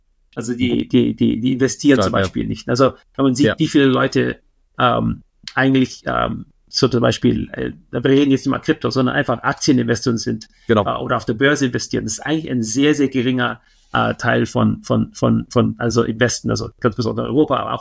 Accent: Vienna, Austria; ich bin in Wien aufgewachsen

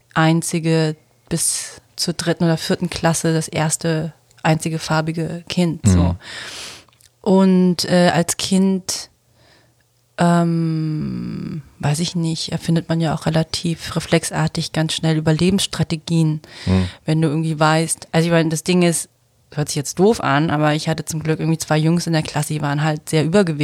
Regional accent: Hesse, Germany; born or raised there; also born or lived in Bangkok, Thailand

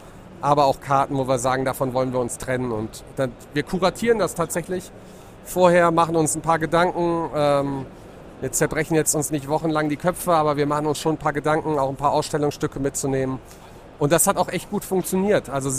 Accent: Frankfurt, Hesse, Germany; now in Düsseldorf, Germany; Ja, ich bin ja Frankfurter tatsächlich, lebe aber in Düsseldorf

